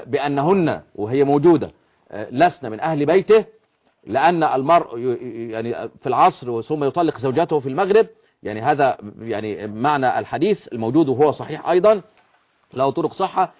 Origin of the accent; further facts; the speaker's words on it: Egypt; بعد إذنك عندنا في مصر كمان في حاجة تانية